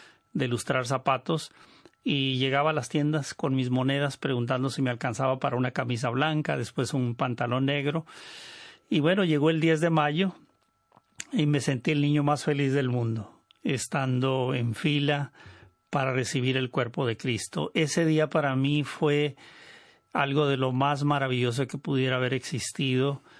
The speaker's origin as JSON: {"language": "Spanish", "town": "Tijuana", "region": "Baja California", "country": "Mexico", "tie": "born there", "said": "nací en Tijuana, Baja California, ciudad frontera con Estados Unidos. Dicen que allí es donde empieza la patria mexicana, es un dicho. Y ahí nací en una de unos suburbios muy pobres de Tijuana"}